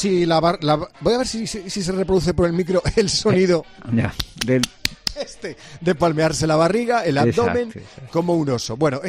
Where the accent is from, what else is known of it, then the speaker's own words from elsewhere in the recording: Spain; como buenos españoles siempre hemos rebautizado todo.